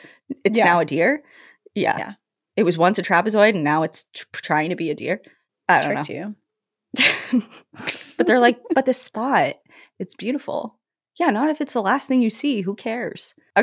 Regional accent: Steamboat Springs, Colorado, United States; near Steamboat Springs, Colorado, my hometown, in August of 2025.

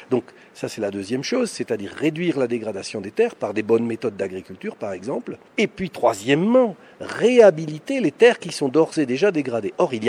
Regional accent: France; Moi, je suis français, j'habite Montpellier.

